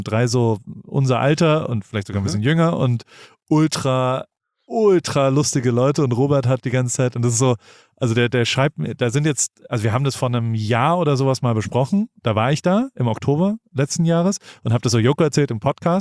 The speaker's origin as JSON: {"language": "German", "town": "Heidelberg", "region": "Baden-Württemberg", "country": "Germany", "tie": "born or raised there", "said": "einmal Heidelberg zeigen. Wir waren noch nie zusammen in Heidelberg."}